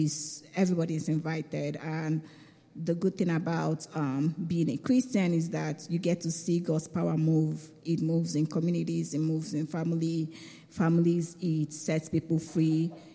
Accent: Nigeria; We are from Nigeria. We don't speak the same language.

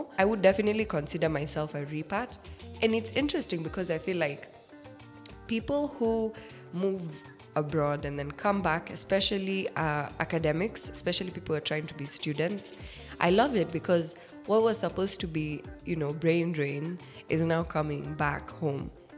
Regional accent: Kenya; And I am a Kenyan citizen, although I'm also Sudanese and etc. But moving back home to Kenya, which happened last year in June

